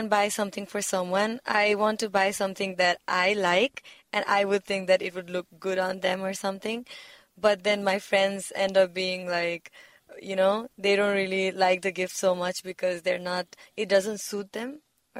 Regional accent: Nepal; I mean, I am from Nepal, and here too, in my country too

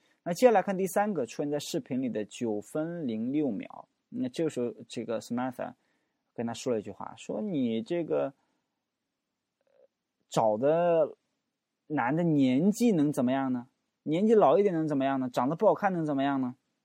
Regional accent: China; 就像我们中国人有的会说

